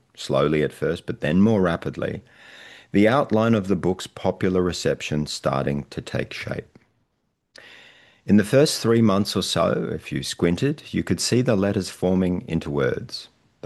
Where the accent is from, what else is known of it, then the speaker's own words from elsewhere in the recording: Australia; Ministers in my home country of Australia delivered long speeches on it.